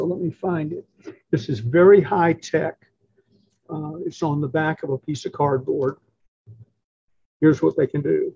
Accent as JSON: {"language": "English", "town": "Atlanta", "region": "Georgia", "country": "United States", "said": "I'm from Atlanta, a couple of mutual contact type situations."}